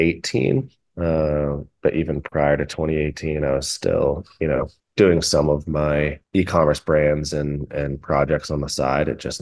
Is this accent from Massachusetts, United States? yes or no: yes; Massachusetts, United States; also born or lived in Florida / Denver; I've hopped around a bit the past few years. I've lived in Florida. I'm originally from Massachusetts, lived in Denver for a while